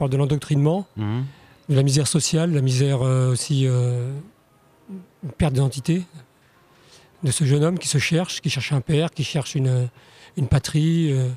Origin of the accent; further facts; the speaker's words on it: Livry-Gargan, Île-de-France, France; C'est Livry-Gargan à côté.